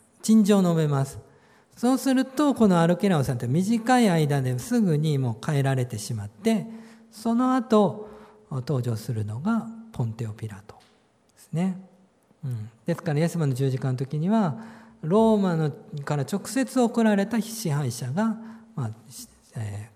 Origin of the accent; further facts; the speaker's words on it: Hashima, Gifu, Japan; 私 どこ出身ですかって、岐阜羽島ですって言うんですけどね。